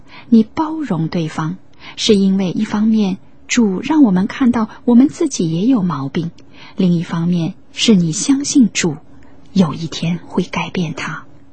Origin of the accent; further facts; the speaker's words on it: China; 所以我们中国人说，情人眼里出西施